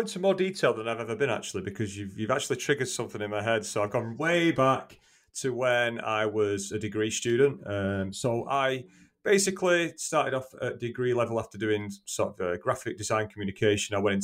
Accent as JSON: {"language": "English", "region": "North West England", "country": "United Kingdom", "said": "So I'm from Greater Manchester in the UK. I have been around the world."}